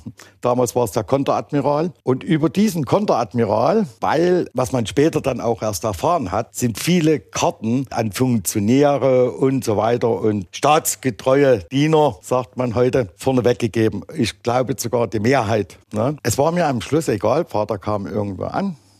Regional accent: Dresden, Saxony, Germany; ich als Dresdner erleben durfte

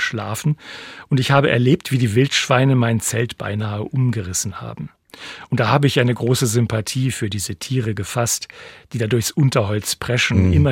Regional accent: Springe, Lower Saxony, Germany; Ich stamme aus Springe in Niedersachsen.

